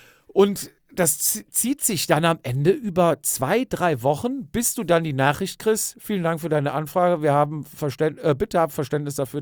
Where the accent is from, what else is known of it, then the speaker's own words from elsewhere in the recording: Cologne, North Rhine-Westphalia, Germany; Ja, wir kommen aus Köln.